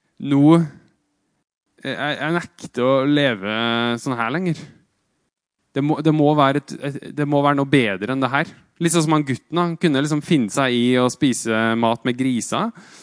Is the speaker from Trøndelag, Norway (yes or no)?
yes; Trøndelag, Norway; den tida fra når jeg bodde hjemme I Trøndelåna hjemme hvor det var så kaldt at det frøys